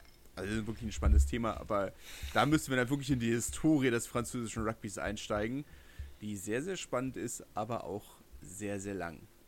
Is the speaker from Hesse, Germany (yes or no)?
no; Berlin, Germany; Ich komme aus Lichterfelde, das ist in Südberlin.